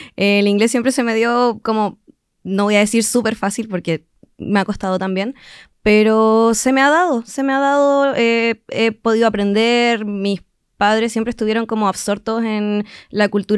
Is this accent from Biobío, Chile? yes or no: no; Ancud, Los Lagos, Chile; also born or lived in Osorno; Yo nací acá en Osorno, pero he vivido muchos años en Chiloé, así que yo ya me considero chilota, ancuditana.